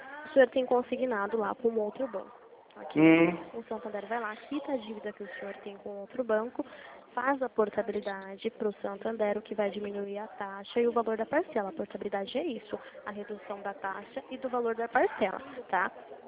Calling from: Limeira, São Paulo, Brazil; eu falo aqui de Limeira, São Paulo, interior de São Paulo.

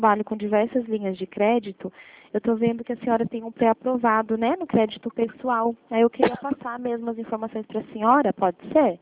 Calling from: Bragança Paulista, São Paulo, Brazil; É Bragança Paulista, que é a cidade que eu falo, dona Maria.

